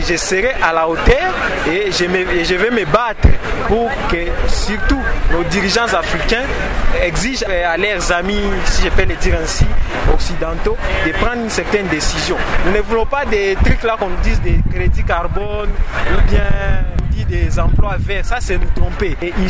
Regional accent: DR Congo; je viens de la République démocratique du Congo.

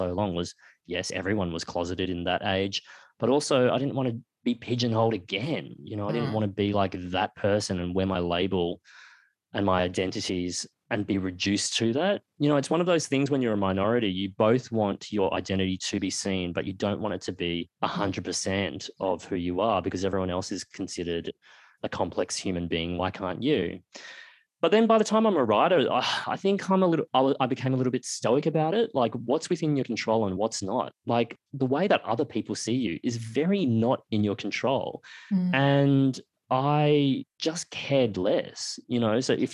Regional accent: Australia; born there; And I'll say, I was born in Australia.

